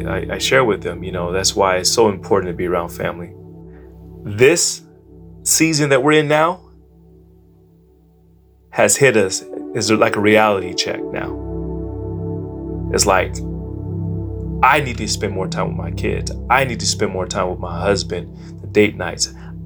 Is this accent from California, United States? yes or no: yes; San Mateo, California, United States; born and raised in San Mateo, California.